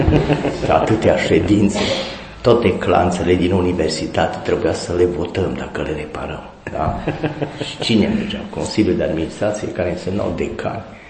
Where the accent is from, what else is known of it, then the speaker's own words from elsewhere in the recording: Turda, Cluj County, Romania; moved away; deloc îs din Turda, de ce am plecat la Craiova.